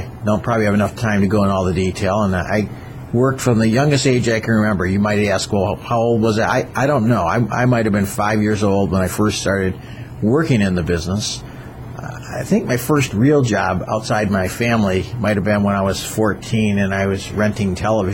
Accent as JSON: {"language": "English", "town": "Flint", "region": "Michigan", "country": "United States", "said": "Good question. I'm from Flint, Michigan."}